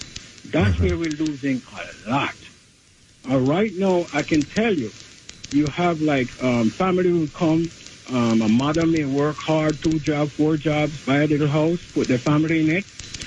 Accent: Jamaica; Okay, I'm a first-time caller. Okay. I'm a Jamaican guy.

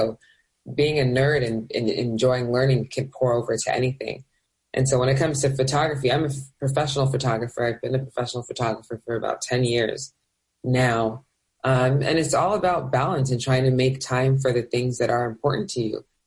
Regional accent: Nigeria; You know, I'm Nigerian, so I will say my parents were really trying to push that into our heads at a young age.

